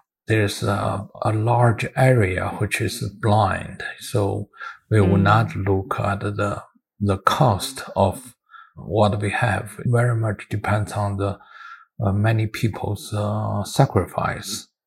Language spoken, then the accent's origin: English; China; now in Germany; but I have experienced when I come out from China, come to Germany